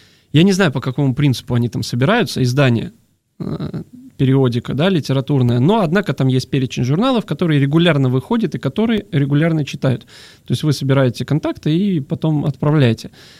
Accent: Bryansk, Bryansk Oblast, Russia; я приехал, парень из Брянска, который вообще ничего не знает

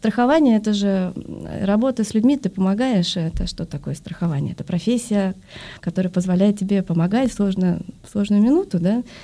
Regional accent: Moscow, Russia; born there; я родилась в Москве. Семья у меня такая, ну, скажем, благочестивая.

